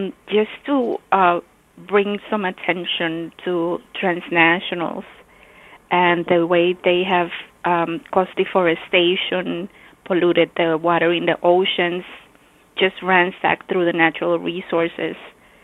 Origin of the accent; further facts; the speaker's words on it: Colombia; English is a second language; Latin America, which is where I'm from Colombia